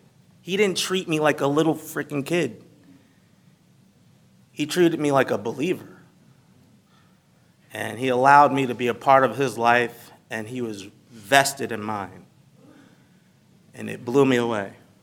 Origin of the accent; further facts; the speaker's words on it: Jersey City, New Jersey, United States; I was born and raised in Jersey City, and I grew up in what people would consider the hood, okay? And I grew up in a predominantly black neighborhood, and I grew up in a predominantly black church.